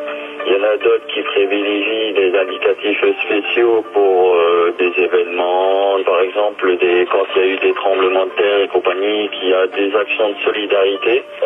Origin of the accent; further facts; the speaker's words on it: Roubaix, Hauts-de-France, France; Je suis de Roubaix en France, oui, dans le nord de la France, à quelques kilomètres de la frontière voisine.